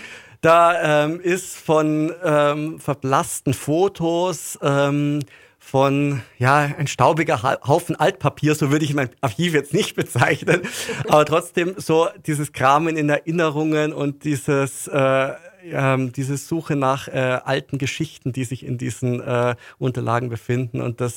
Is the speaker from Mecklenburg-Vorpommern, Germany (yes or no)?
no; Bavaria, Germany; aus meiner Heimatregion aus der Nähe von Neuburg